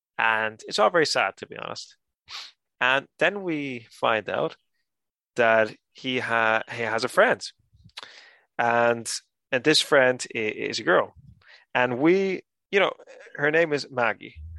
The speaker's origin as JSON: {"language": "English", "region": "Canary Islands", "country": "Spain", "tie": "born or raised there", "also_born_or_lived": "Ireland", "said": "So for those of you who don't know, I was born in the Canaries and raised here and in Ireland."}